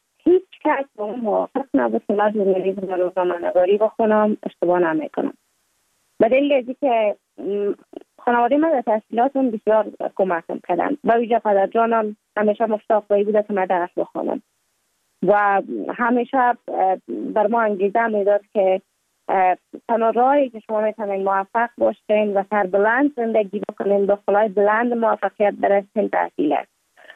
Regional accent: Kabul, Afghanistan; also born or lived in Mazar-i-Sharif; بعد از تولد ما تا 5 سالگی ما در مزار بودیم، بعد نقل کابل شدیم

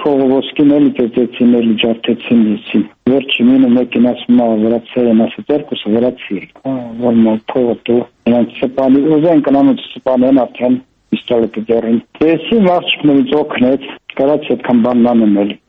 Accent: Georgia; Հա, Վրաստան եմ գիտեմ, ես հա, ես Վրաստան եմ մեծացել։

